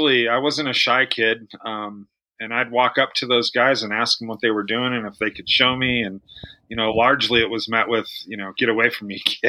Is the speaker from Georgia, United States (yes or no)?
no; Leadville, Colorado, United States; I was born in Leadville, Colorado, and kind of grew up in, you know, outside hunting and fishing my whole life.